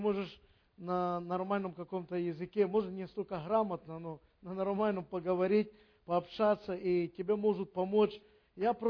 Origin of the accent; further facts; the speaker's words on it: Donbas, Ukraine; moved away; Я знаю, что вы знаете почти все, что мы с Донбасса. Так получилось, что пришлось уехать